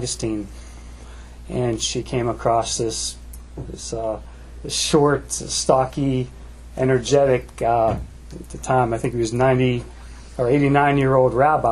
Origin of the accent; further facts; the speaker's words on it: Poland; You know, I'm from Poland.